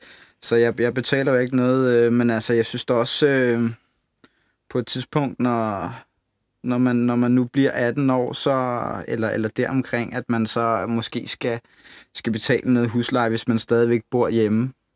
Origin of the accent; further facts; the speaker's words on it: Region of Southern Denmark, Denmark; og jeg er 19 år, og jeg er fra Fyn.